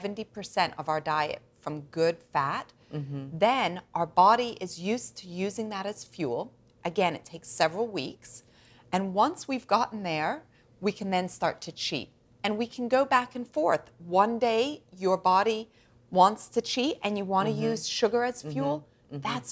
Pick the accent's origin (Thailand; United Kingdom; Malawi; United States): United Kingdom; England; I grew up in England, and we would get milk delivered